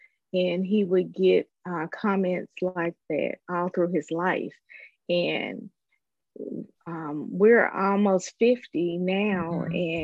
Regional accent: Orange Mound, Tennessee, United States; My sister as well, when she tells people that we grew up in Orange Mound, you know, the first African-American community in the United States.

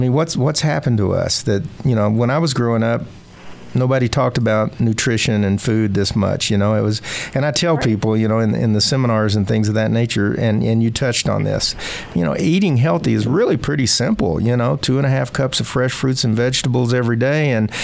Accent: Arkansas, United States; I'm from Arkansas, and I'm telling you, it is noticeable.

